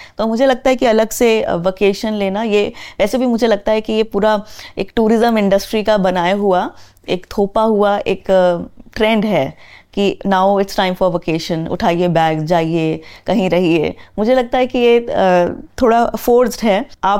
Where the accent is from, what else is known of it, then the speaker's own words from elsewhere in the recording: Ghaziabad, Uttar Pradesh, India; also born or lived in Delhi; तब तक मुझे मुंबई में 1 साल हो चुका था रहते हुए, मैं मतलब गाज़ियाबाद से हूँ, दिल्ली के पास, दिल्ली में मेरी पढ़ाई हुई है